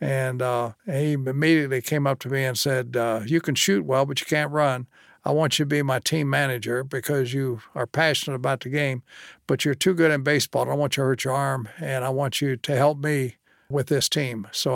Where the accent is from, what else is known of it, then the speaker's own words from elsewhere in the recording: Ashland, Kentucky, United States; Well, I grew up in Ashland. We were right across the river from Ironton, and Ironton was integrated and Ashland was segregated.